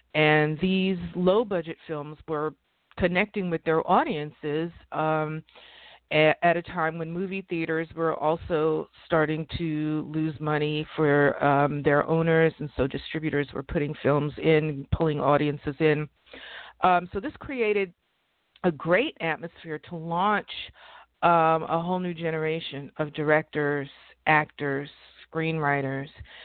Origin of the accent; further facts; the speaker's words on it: Bronx, New York, United States; I grew up in the Bronx during the 1960s and 70s